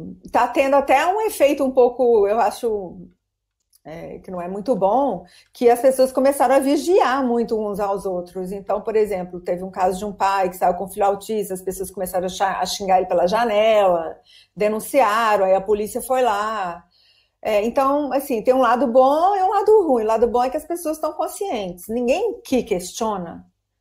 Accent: Minas Gerais, Brazil; now in Spain; Espanha é mais ou menos a mãe de Minas, eu sou mineira.

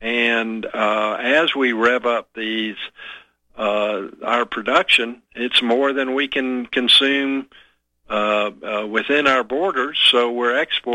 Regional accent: Houston, Texas, United States; Yes, Houston, Texas. Some people think I'm from Mississippi, but Houston is right.

